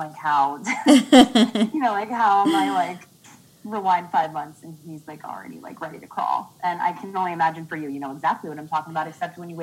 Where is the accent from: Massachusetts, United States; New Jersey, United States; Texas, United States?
New Jersey, United States; Born and raised in Jersey, 31 years old.